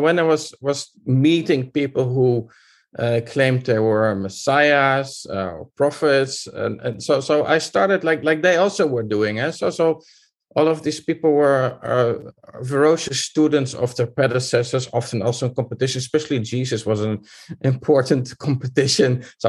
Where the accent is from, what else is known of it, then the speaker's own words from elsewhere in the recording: Netherlands; I grew up in the Netherlands.